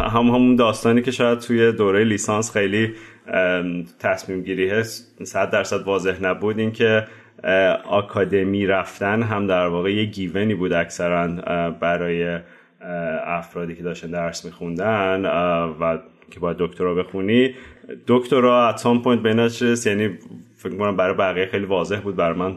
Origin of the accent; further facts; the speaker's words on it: Tehran, Tehran Province, Iran; born there; من بهمن 1365 تهران به دنیا اومدم.